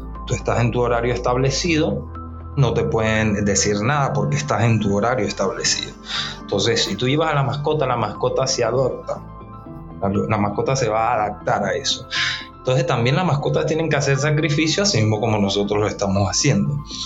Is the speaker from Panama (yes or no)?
yes; Panama; Que sabemos cómo somos los panameños